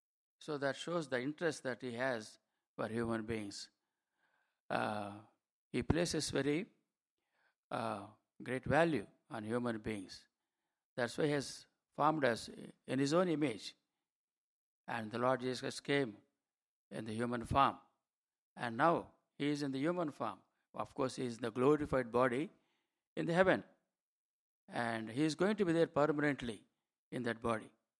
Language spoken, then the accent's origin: English; India; accent: Indian; Please excuse me for my Indian accent or Telugu accent.